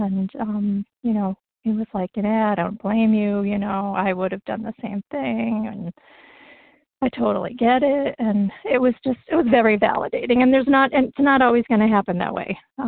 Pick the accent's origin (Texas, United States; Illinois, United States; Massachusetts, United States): Massachusetts, United States; from the Berkshires in Massachusetts. That's the western part of the state.